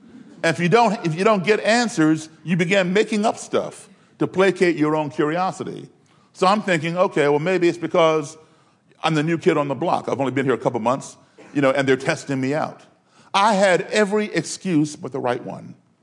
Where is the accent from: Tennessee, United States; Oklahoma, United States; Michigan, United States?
Michigan, United States; Detroit; Chicago, my hometown, Detroit, Los Angeles